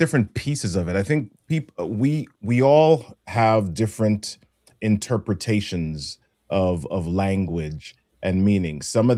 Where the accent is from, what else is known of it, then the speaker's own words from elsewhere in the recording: New York City, New York, United States; I grew up in New York City as a child, in Manhattan or in New York City. I lived in the Bronx